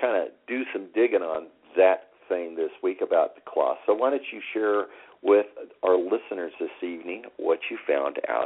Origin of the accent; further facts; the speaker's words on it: California, United States; born there; since I was born in California, that type of a census today, I'd have had to travel from Texas all the way back to California just to be officially counted